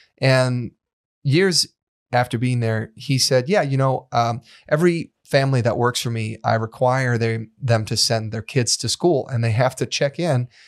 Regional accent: United States; And as an American, I was like, well, we got that fucking box checked.

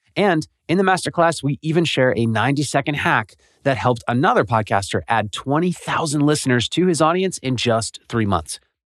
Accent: Philadelphia, Pennsylvania, United States; which was a show about my hometown of Philadelphia.

